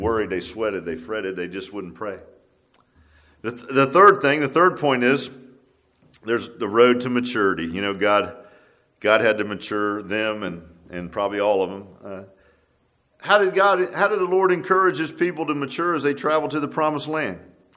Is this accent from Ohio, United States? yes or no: no; Virginia Beach, Virginia, United States; I grew up in Virginia Beach, and it was a black cemetery there